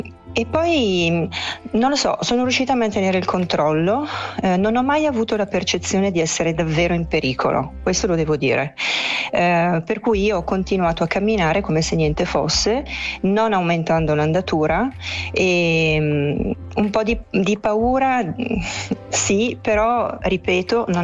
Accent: Aosta Valley, Italy; Io sono originaria della Valle del Cervino, dove ho vissuto fino a 6 anni fa.

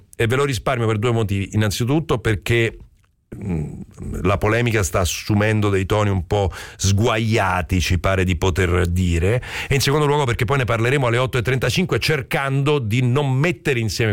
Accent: Rome, Lazio, Italy; also born or lived in Basilicata; anche io vengo originariamente, poi sono cresciuto a Roma, però vengo da una regione piccola

